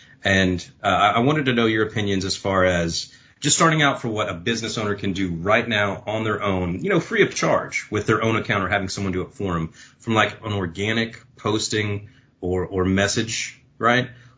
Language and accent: English; Texas, United States; I'm originally from Texas, and I used to sell pool contractors SEO and paid search.